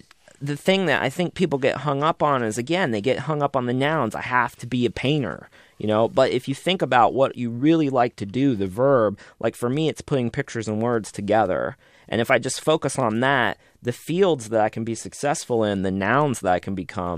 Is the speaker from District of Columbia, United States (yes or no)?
no; Austin, Texas, United States; people ask me all the time because they hear I'm from Austin and they get very excited, like, oh, Austin, that's supposed to be this like happening place.